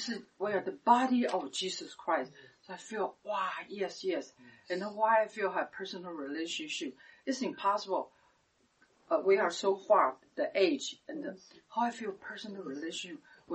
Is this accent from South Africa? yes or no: no; Taichung, Taiwan; moved away as an adult; now in United States; But I'm not a, I'm from Taichung. Only can go to Taipei a couple, like twice, three times a year.